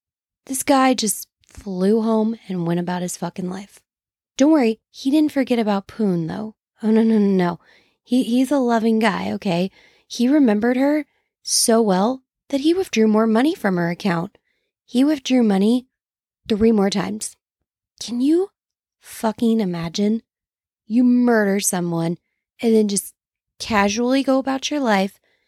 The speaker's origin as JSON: {"language": "English", "country": "United States", "said": "Forgive me, I'm an American. I'm not used to saying meters."}